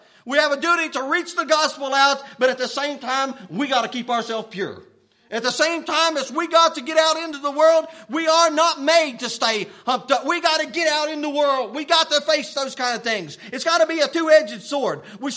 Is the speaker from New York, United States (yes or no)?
no; West Virginia, United States; I remember seeing over in my hometown, they had wood chopping contests.